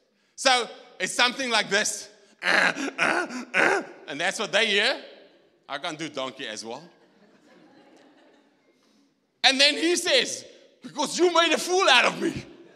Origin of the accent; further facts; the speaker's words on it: South Africa; So I come from the Karoo. Daai lyk vir my lekker soos die Karoo.